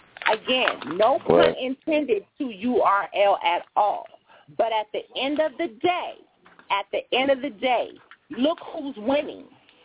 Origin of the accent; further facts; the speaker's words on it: California, United States; You know, I'm from Cali. That's my home.